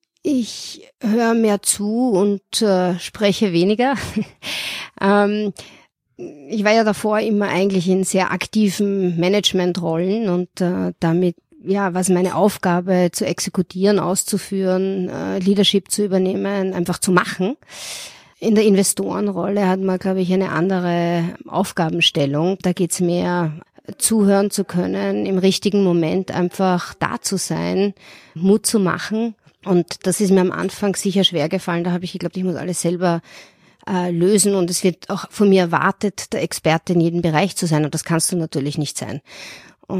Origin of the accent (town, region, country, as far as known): Vienna, Austria; born or raised there; now in Munich, Germany